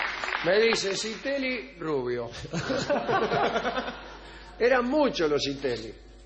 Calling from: Virrey del Pino, Buenos Aires Province, Argentina; Vengo de Virrey del Pino.

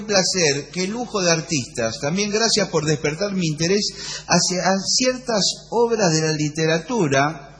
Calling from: San Nicolás, Buenos Aires Province, Argentina; de San Nicolás.

